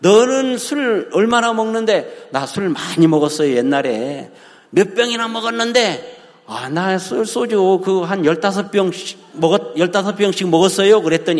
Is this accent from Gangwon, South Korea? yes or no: no; Daejeon, South Korea; 제가 고향이 대전이 아주 토백인데, 충청도 토백에.